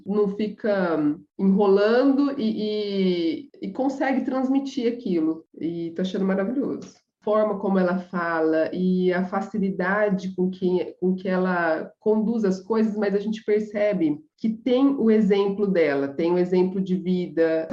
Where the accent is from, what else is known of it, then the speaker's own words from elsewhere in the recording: São José do Rio Preto, São Paulo, Brazil; eu sou aqui de São José do Rio Preto, interior de São Paulo.